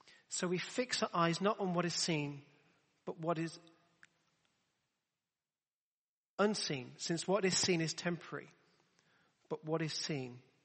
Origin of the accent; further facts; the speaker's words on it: Telford, West Midlands, United Kingdom; also born or lived in Birmingham / Coventry; Remember when we were kids, I was brought up in Telford and then Birmingham and then we moved to Coventry.